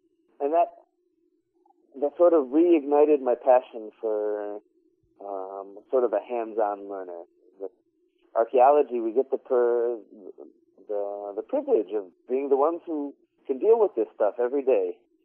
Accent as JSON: {"language": "English", "town": "Detroit", "region": "Michigan", "country": "United States", "tie": "born or raised there", "said": "I grew up in around Detroit, Michigan, suburbs of Detroit, Michigan, and went to Jewish Hebrew school up until high school"}